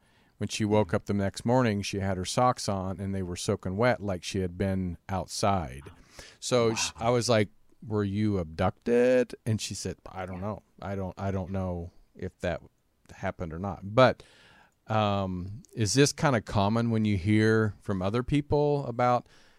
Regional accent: Kansas, United States; I grew up in Kansas, a small country town.

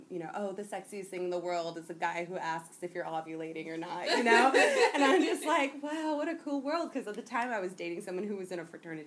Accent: California, United States; I'm like, kind of grew up in the city. I grew up in the San Fernando Valley.

